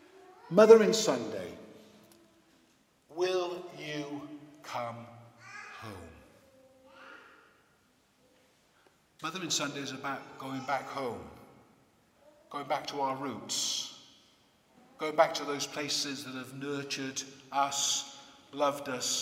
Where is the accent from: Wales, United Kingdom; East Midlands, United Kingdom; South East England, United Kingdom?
Wales, United Kingdom; I find great comfort to drive all the way back to Wales, to Monmouthshire, which is my home country.